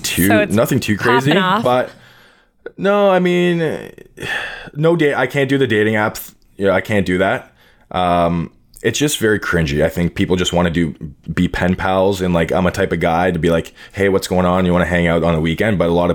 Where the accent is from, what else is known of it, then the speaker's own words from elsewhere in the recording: Canada; And especially because I'm Canadian.